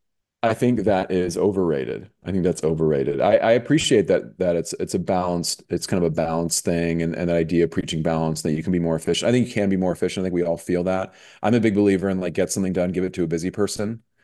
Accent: San Francisco, California, United States; You know, San Francisco is my hometown

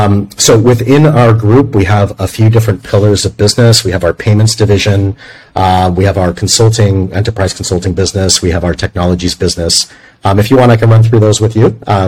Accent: Los Angeles, California, United States; moved away as an adult; also born or lived in Rome, Italy / Seoul, South Korea; So my personal journey, I grew up in Los Angeles. After studying political science at UCLA, I moved to Rome, Italy. I did a master's in international relations. From there, I moved to Seoul, South Korea

